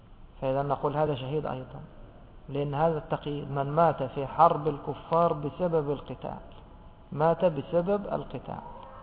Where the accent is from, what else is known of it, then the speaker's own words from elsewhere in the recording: Egypt; معروفة عندنا في مصر هذا، استحياهم احنا نسميه كلحهم